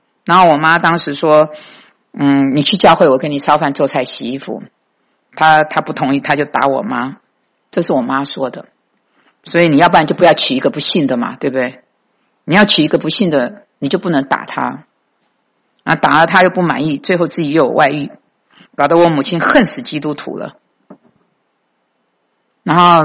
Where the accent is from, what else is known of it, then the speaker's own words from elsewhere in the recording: Taiwan; 就我们台湾人讲自暴自弃，中国大陆人就说破罐破摔，就是这个意思。